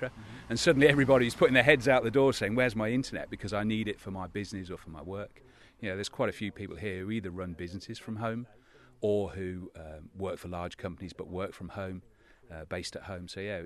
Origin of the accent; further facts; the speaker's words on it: North Luffenham, East Midlands, United Kingdom; from North Luffenham.